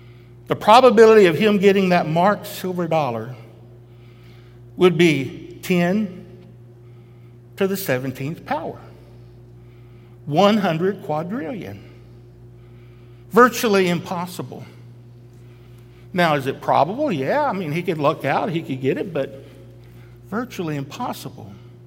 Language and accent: English; Texas, United States; Even though I was born in Texas, raised in Texas, and preached most of my life in Texas. I love Texas.